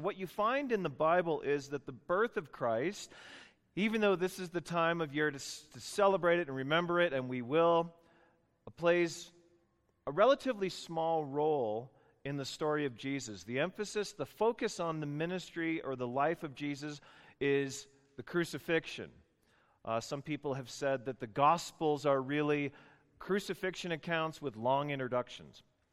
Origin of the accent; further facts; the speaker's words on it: Long Beach, California, United States; Sorry, I come from Long Beach